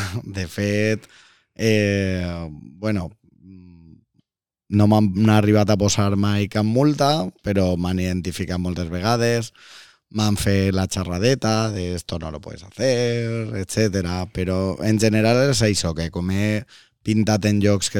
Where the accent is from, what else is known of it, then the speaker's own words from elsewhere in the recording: Valencia, Valencian Community, Spain; also born or lived in Mallorca; Jo soc de Russafa, que és un barri històric de València, i jo visco fora molts anys, en Mallorca